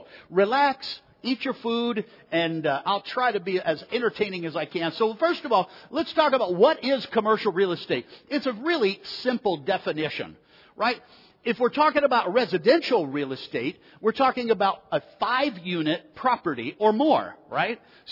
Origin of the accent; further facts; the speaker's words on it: Ohio, United States; moved away as an adult; now in Texas, United States; I am originally here from Ohio. I did my first 39 years here, then moved to Texas